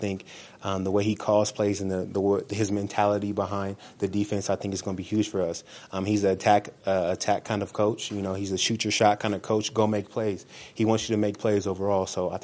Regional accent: California, United States; You know, he's from Vegas, I'm from California, and, you know, those two states are so close together

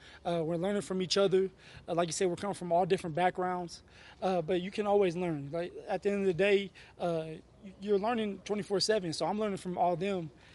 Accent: Colorado, United States; Just being home, being able to play for my home state and represent my home state, and I'm proud. I'm proud to be able to stay home again.

